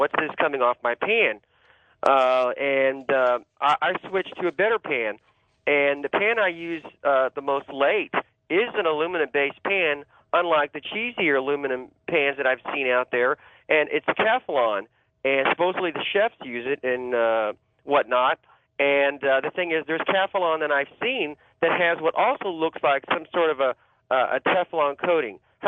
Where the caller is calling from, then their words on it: Pacific Beach, California, United States; I'm calling from Pacific Beach, California.